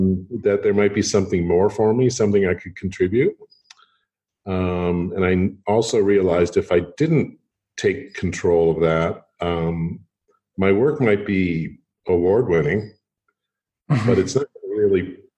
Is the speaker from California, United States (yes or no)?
yes; Los Angeles, California, United States; I grew up in Los Angeles, California, where there was a lot of freedom for children.